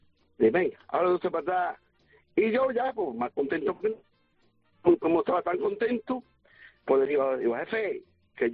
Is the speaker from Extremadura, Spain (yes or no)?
yes; Extremadura, Spain; Yo soy de Miada, un pueblo de aquí, de Cáceres, y yo tenía novia que es mi mujer, en Don Benito.